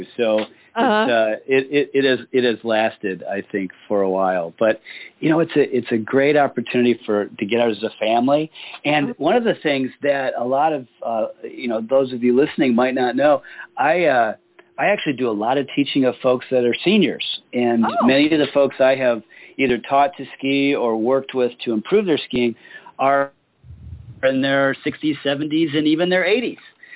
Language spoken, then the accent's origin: English; Midwest, United States; I, you know, like a lot of folks in the U.S., I grew up in the Midwest.